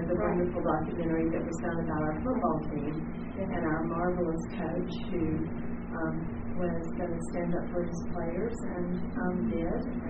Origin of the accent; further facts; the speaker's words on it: Chapel Hill, North Carolina, United States; Well, I grew up in Chapel Hill, and we've been in the county since the 70s